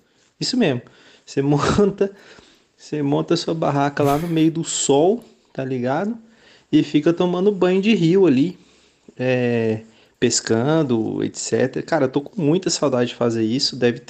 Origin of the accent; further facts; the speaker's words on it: Araguaína, Tocantins, Brazil; now in Itupeva, Brazil; Tô falando de Itupeva, São Paulo, mas eu sou natural de Araguaína, Tocantins.